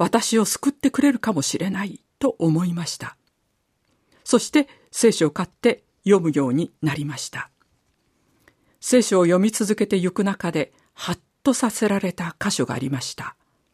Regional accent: Hokkaido, Japan; 私は北海道で生まれ育ちました。

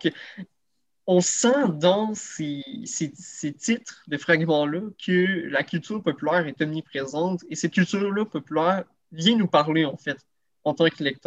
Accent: Quebec, Canada; en tant que Québécois, on peut avoir tendance à banaliser, à oublier

